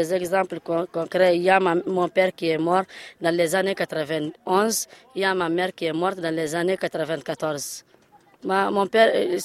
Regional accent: Mopti, Mali; J'ai 15 ans à Mopti, oui, avec toutes les communautés.

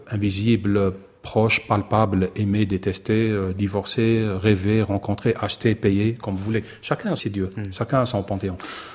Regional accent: Oran, Oran Province, Algeria; Un jour, j'étais chez moi à Oran, j'avais perdu quelqu'un dans ma famille

